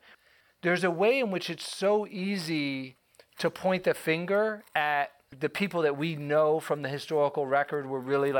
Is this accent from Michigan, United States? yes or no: no; Atlanta, Georgia, United States; My motivation for writing about it was my own experience growing up in Atlanta, Georgia, going to an almost all Black high school, living in a majority Black neighborhood.